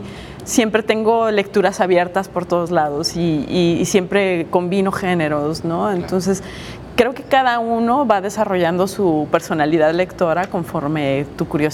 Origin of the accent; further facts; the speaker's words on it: Guadalajara, Jalisco, Mexico; como buena tapatía, pues era entusiasta de la FIL Guadalajara